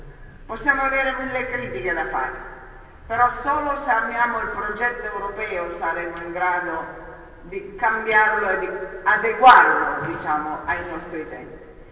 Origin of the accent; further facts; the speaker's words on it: Bra, Piedmont, Italy; born there; Sono nata nel 48 a Bra, provincia di Cuneo.